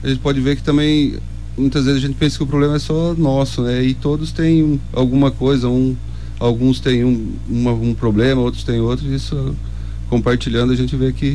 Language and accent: Portuguese; Dourados, Mato Grosso do Sul, Brazil; Sim, eu sou de Dourados também.